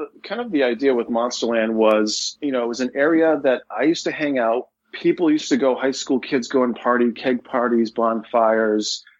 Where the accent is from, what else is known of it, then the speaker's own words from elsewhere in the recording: Leominster, Massachusetts, United States; using apples from Leominster, my hometown where Mossland resides, which is the birthplace of Johnny Appleseed.